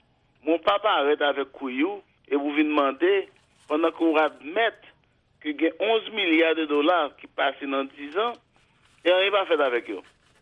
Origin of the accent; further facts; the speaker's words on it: Haiti; en tant qu'haïtien